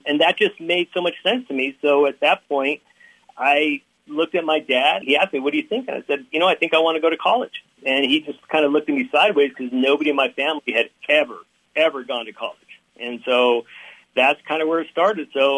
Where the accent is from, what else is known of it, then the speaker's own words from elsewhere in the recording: Albuquerque, New Mexico, United States; Oh, yes. Yes, I was, yeah. But everybody knows exactly where I was raised at. Right when you come out of the aquarium there in Albuquerque, you go north